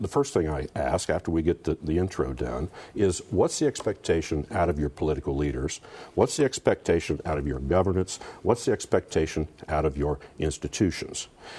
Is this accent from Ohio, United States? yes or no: yes; Ohio, United States; That's the Sydney area. Born and raised in Shelby County. I'm a farmer there.